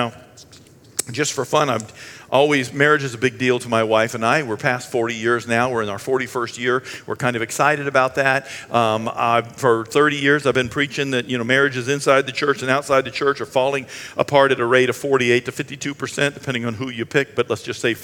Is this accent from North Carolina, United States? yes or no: no; Bangor, Maine, United States; I'm not from Kentucky. I'm from Bangor, Maine. It's sacred up there too.